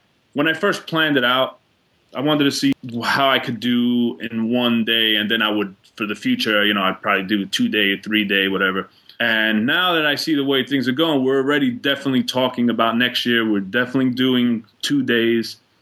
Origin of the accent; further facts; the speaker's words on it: Queens, New York, United States; Let me say, I'm from Corona, Queens, so I live right next to Shea Stadium.